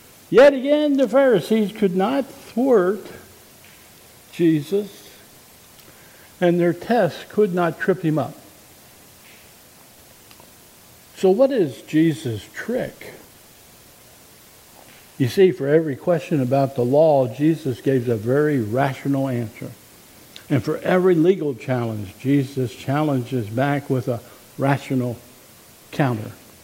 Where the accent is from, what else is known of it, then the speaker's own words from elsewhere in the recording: Pennsylvania, United States; I grew up in Pennsylvania, and the blue laws was simply meant that the whole state was closed down.